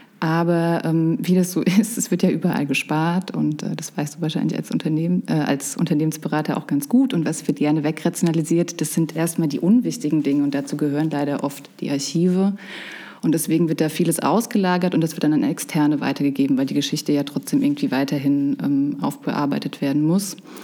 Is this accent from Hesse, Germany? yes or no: yes; Offenbach, Hesse, Germany; born there; Also ich bin eigentlich in Offenbach geboren, dann hier aufgewachsen und habe den Großteil meines Studiums tatsächlich bei meinen Großeltern im Haus gelebt.